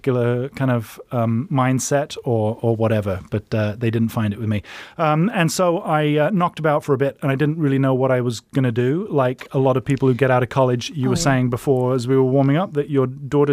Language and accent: English; England, United Kingdom; now in United States; Well, you know, I'm an English guy.